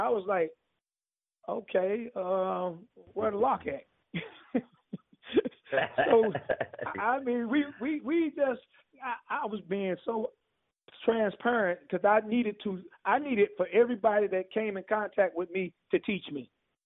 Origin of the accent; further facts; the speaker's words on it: St. Louis, Missouri, United States; I mean, I'm from St. Louis. You know, I've been a few places in the United States.